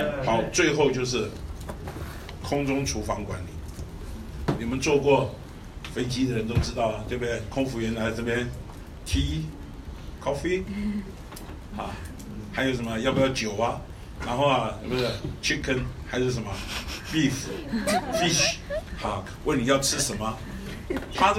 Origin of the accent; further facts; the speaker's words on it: Beitou, Taipei, Taiwan; 我自己从小在北投长大的时候，就看到别人呢